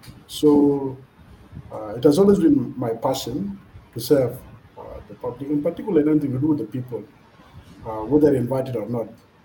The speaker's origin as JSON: {"language": "English", "town": "Mok", "region": "Lakes", "country": "South Sudan", "tie": "born or raised there", "said": "I was born in Yerul, in a village called Mok of Yerul West County. And then I went to the cattle camp. And in 2002, I joined Kombodi Primary School of Opodi, a village in Yerul West County."}